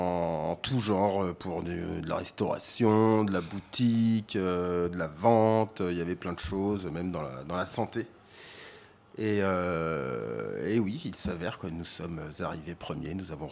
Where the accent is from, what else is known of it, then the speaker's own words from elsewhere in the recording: Saint-Chamond, Auvergne-Rhône-Alpes, France; now in Douarnenez, France; Et moi, de Saint-Chamond, dans la Loire, la vraie Loire, la base.